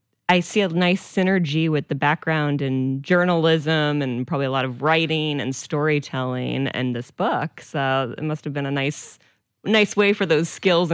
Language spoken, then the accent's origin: English; Massachusetts, United States; I'm from Central Massachusetts originally.